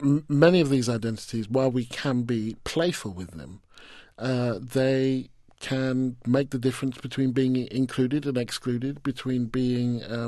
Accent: Stevenage, East of England, United Kingdom; also born or lived in Hitchin; And I said, Stevenage, which was the town I was from. And he said, "Well, where were you born?" And I said, "Well, I was born in Hitchin, which is just 10 miles down the road from Stevenage, or both near London."

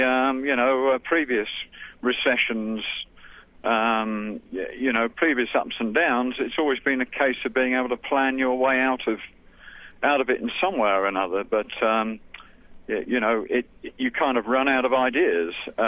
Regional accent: England, United Kingdom; moved away as an adult; now in Cheyenne, United States; I'm originally from England

